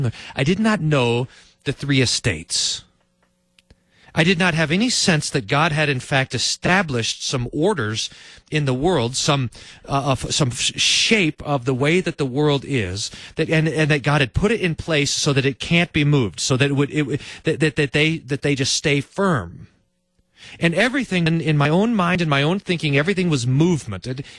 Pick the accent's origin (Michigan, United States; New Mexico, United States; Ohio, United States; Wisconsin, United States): New Mexico, United States; Albuquerque; also born or lived in Texas; We moved once when I was growing up from Albuquerque to New Mexico, or from Texas to New Mexico there in Albuquerque.